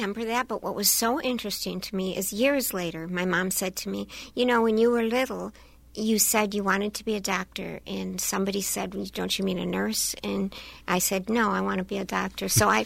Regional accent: Madison, Wisconsin, United States; then I grew up really in Madison, graduated from La Follette High School in Madison and went on to college there.

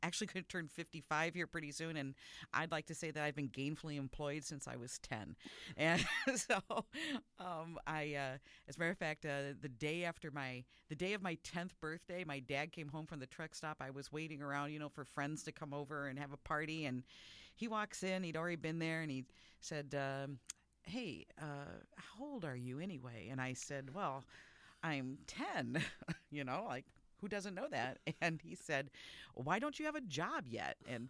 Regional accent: Iowa City, Iowa, United States; Well, I'm actually from Iowa originally. I'm from Iowa City area, and I am the daughter of a small business owners.

